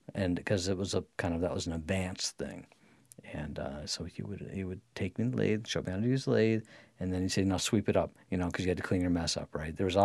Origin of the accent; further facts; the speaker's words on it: Grosse Pointe, Michigan, United States; because I lived in Grosse Pointe where I grew up in the Lake St. Clair, where there's a lot of freighters